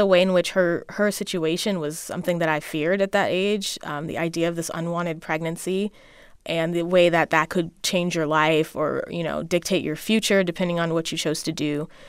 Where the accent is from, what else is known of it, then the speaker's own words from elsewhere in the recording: California, United States; You know, I grew up in a lot of culturally diverse spaces and definitely not majority black spaces